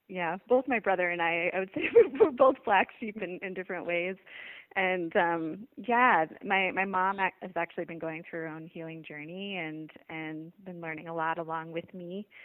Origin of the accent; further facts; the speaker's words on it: Midwest, United States; I grew up in the Midwest and hadn't really had opportunities for different alternative kinds of and holistic orientation around health and healing.